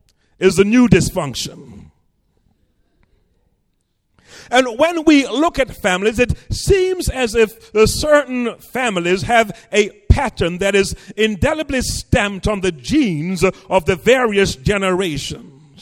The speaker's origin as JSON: {"language": "English", "region": "England", "country": "United Kingdom", "tie": "born or raised there", "said": "I remember as a child growing up in England"}